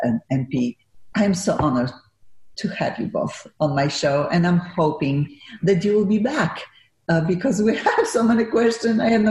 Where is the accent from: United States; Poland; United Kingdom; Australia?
Poland; first language Polish; English is a second language; I think I will have time to start reading certain words in Polish, and that's my first language anyway.